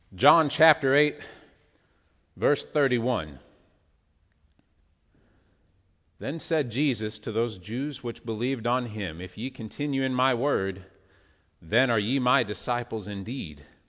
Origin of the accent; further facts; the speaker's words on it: United States; being an American, we feel like we have a pretty good claim to a birthright of life, liberty, and the pursuit of happiness.